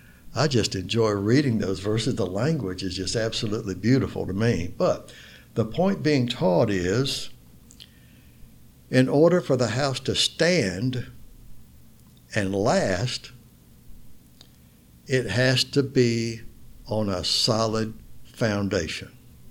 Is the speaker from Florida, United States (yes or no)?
yes; Florida, United States; Well, I'm from Florida. I'm not familiar with basements. We don't have basements in Florida.